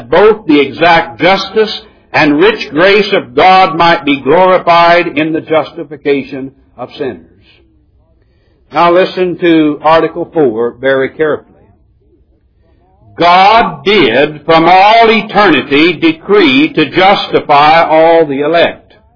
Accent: Midwest, United States; Now, I'm not a Texan, but I'm a Midwesterner, and that's where that influence came from.

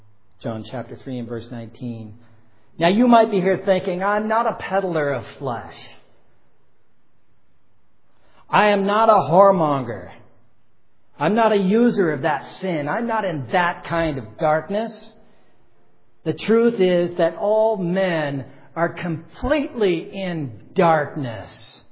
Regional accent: Vancouver, British Columbia, Canada; Escort Services in Vancouver, my hometown. I've lived there my entire life.

